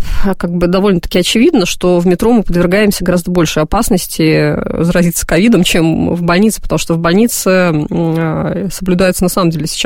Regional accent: Minsk, Belarus; и я вот родом из Минска, нас привезли в Ленинград.

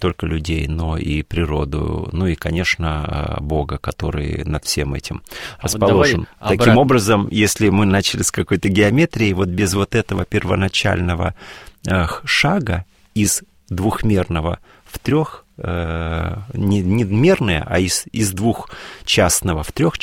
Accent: Dagestan, Russia; born there; Да, я родился в Дагестане, да.

